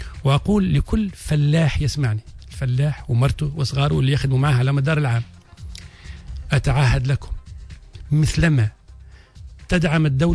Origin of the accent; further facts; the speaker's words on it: Tunisia; نحن كشعب تونسي